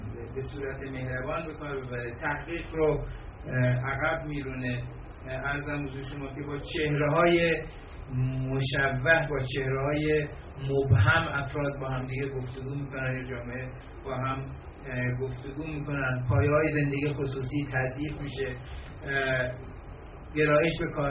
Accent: Mashhad, Razavi Khorasan, Iran; من چون مشهدی هستم

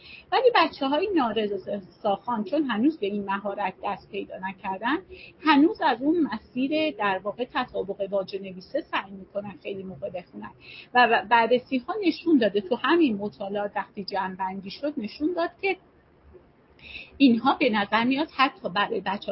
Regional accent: Iran; first language Azerbaijani; Persian is a second language; خیلی از ماها که خود من آذری هستم میدونیم که مثلا برای زبان آذری سیستم الفبایی نوشتاری خاصی نداره

